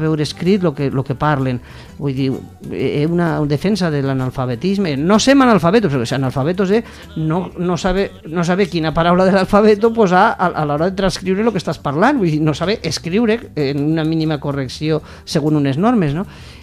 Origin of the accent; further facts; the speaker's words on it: Saidí, Aragon, Spain; Estic en concret l'alcaldessa de Saidí, del meu poble